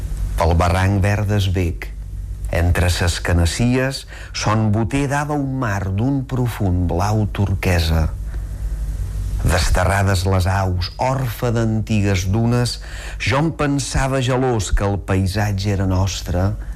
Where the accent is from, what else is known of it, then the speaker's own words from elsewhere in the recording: Balearic Islands, Spain; Perquè tracta de ser una defensa de la meva terra, de la meva illa, que és Menorca, i de la meva llengua.